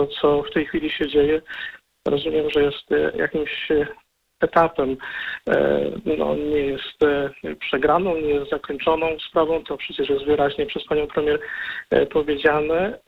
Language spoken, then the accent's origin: Polish; Syców, Lower Silesian Voivodeship, Poland; ja jestem z Sycowa, ale związany bardzo z Kaliszem, Kalisz, stolica diecezji kaliskiej